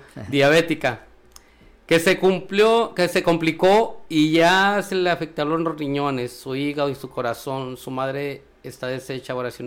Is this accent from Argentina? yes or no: no; Lima, Peru; Somos de Lima, Perú.